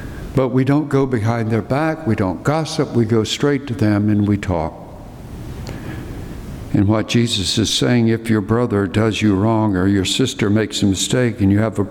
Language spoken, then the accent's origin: English; the South, United States; also born or lived in New York City; Now, growing up in the South, I have a problem with that because we don't attack anything directly.